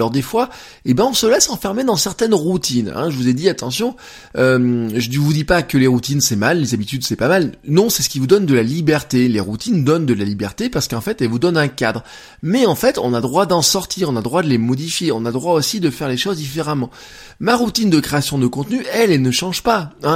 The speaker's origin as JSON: {"language": "French", "region": "Auvergne-Rhône-Alpes", "country": "France", "said": "Hier le temps était très mitigé chez nous en Auvergne, hein."}